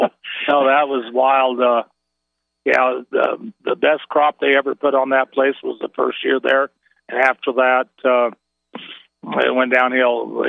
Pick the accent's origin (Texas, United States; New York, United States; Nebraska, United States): Nebraska, United States; On the east side, right there we were. Where I was raised right on the North Loop River.